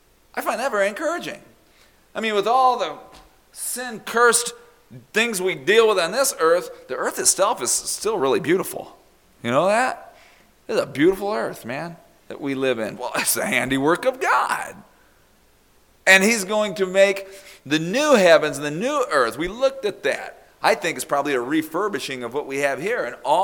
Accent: Southwest, United States; I grew up in the Southwest where citrus trees are just dominant. Citrus trees grow so well in the desert.

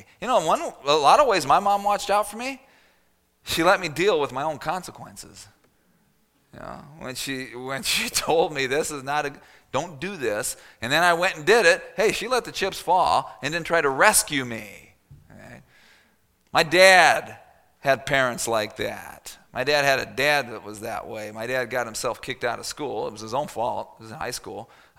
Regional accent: Phoenix, Arizona, United States; Okay, the snow never got to me, growing up in Phoenix, Arizona.

